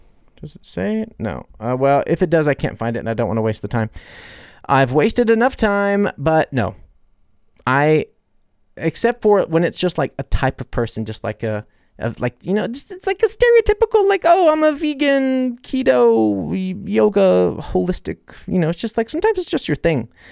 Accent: United States; Like, I like driving my car, but I'm American.

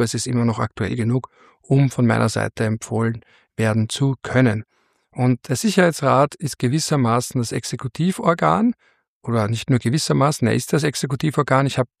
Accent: Vienna, Austria; Und umso schöner als Wiener ist es, dass diese beiden wichtigen Verträge aufgrund ihres Geburtsorts Wien im Namen haben.

